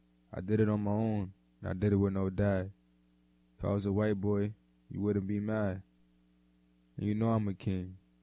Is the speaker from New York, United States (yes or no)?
yes; New York City, New York, United States; I feel like living upstate, there's no where for me to breathe. I'm from New York City.